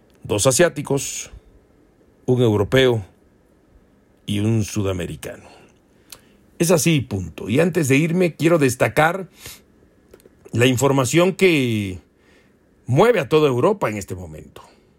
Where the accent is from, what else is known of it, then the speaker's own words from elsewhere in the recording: Mexico; Para mí como mexicano y para todos los mexicanos.